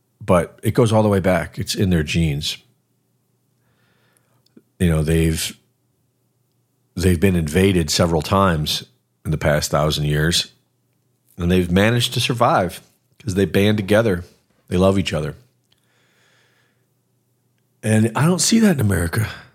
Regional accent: Cleveland, Ohio, United States; also born or lived in Florida / Texas; I mean, I grew up in Cleveland, which is basically just like Moscow.

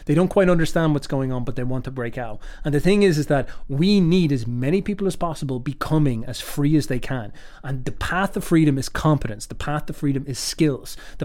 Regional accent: Ireland; I'm told that I'm evil because I'm white, even though I'm Irish.

